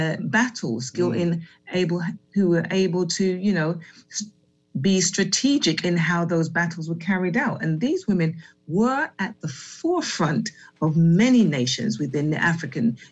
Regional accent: London, United Kingdom; born and raised in London.

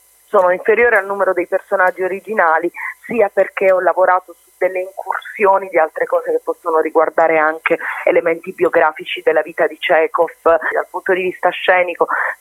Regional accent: Bari, Apulia, Italy; poi io sono di Bari, quindi non è una cosa molto usuale

